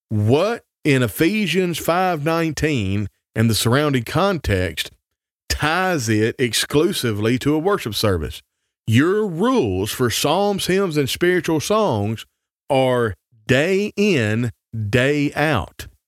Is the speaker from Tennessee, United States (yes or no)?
yes; Tennessee, United States; I grew up in Northwest Tennessee, and I spent a lot of time with Christians, and I worked in my uncle's sawmill.